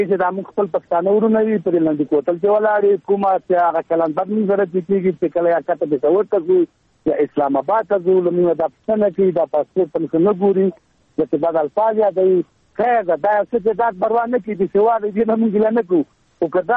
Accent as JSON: {"language": "Pashto", "country": "Afghanistan", "said": "مونږ افغانان یو، مونږ مسلمانان یو."}